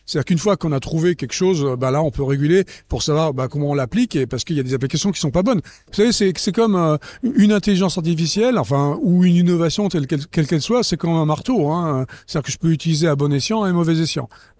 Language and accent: French; France; now in United States; même si j'habite aux États-Unis depuis 30 ans, je suis un Français franchouillard de base